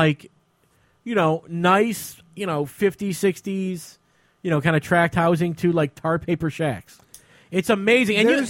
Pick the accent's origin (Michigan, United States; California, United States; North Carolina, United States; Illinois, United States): Michigan, United States; Ferndale; rode through Ferndale, Michigan, my hometown, into Oak Park, Michigan.